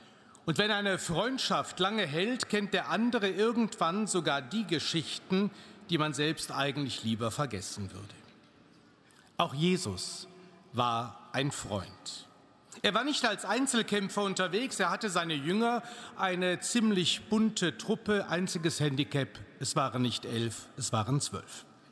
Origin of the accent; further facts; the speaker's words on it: Cologne, North Rhine-Westphalia, Germany; Und da war ich dieses Jahr als Kölner eingeladen, als Prediger.